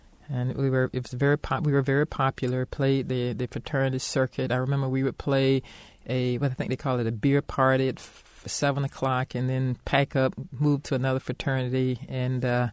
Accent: Orlando, Florida, United States; I grew up in Orlando, Florida, in a household where music was greatly appreciated, all styles of music.

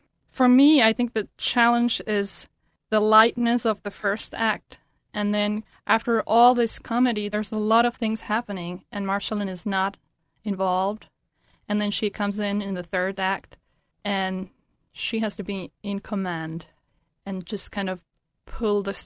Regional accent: Helsinki, Uusimaa, Finland; I am from Helsinki, Finland.

